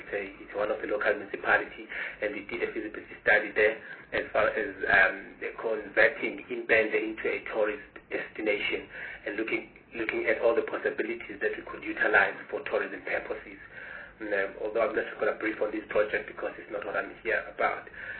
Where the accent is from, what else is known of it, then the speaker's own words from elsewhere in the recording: Pietermaritzburg, KwaZulu-Natal, South Africa; I'm from KwaZulu-Natal. So we are from Pietermaritzburg in KwaZulu-Natal, and that's where we currently based.